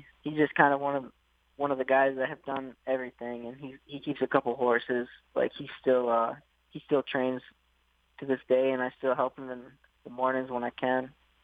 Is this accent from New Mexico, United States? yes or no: no; Minnesota, United States; I grew up playing sports. I grew up in Minnesota. Just a little background on me. My father, he was born and raised in Peru, and he came here when he was 19 years old to America.